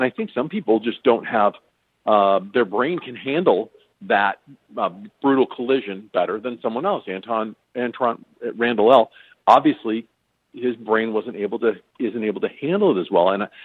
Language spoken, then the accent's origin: English; Manhattan Beach, California, United States; And I grew up in Manhattan Beach, which was only 15 minutes from the fabulous Forum.